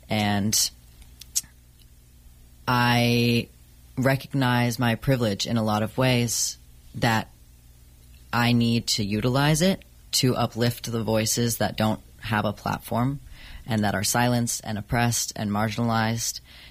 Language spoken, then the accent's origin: English; Sacramento, California, United States; I'm originally from Sacramento, so they have a large and powerful protest community that I've been connected